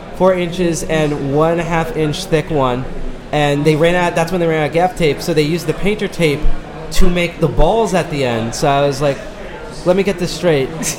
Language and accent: English; United States; I've grown up born and raised in America.